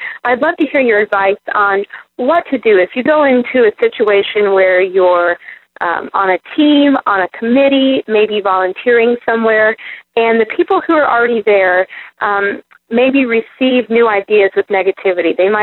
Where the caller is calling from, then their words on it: Edmond, Oklahoma, United States; I'm calling from Edmond, Oklahoma.